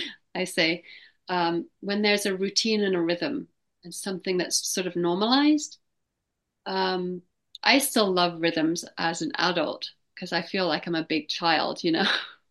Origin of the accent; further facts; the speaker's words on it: England, United Kingdom; I grew up in England, and it was a wonderful way to digest food and connect with family and friends